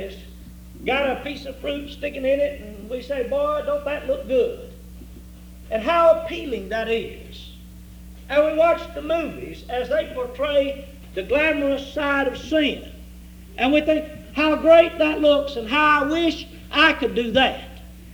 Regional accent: Texas, United States; I grew up in East Texas, and when I was in the eighth grade, I started raising little Holstein calves.

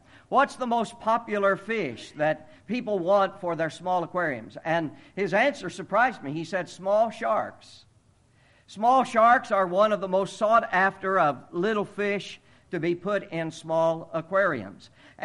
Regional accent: Indiana, United States; moved away as an adult; now in Akron, United States; But Charlotte and I grew up in central Indiana, and most of our family is there.

